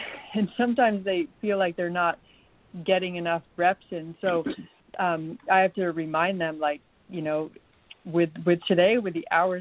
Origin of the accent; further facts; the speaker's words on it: Canada; growing up in Canada